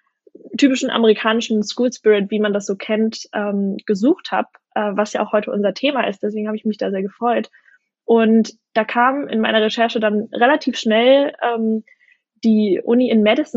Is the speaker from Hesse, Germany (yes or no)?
yes; Fulda, Hesse, Germany; now in Frankfurt, Germany; Also ich komme ursprünglich aus Fulda und studiere und lebe jetzt seit 2 Jahren in Frankfurt, wo ich an der Goethe-Uni meinen Master mache.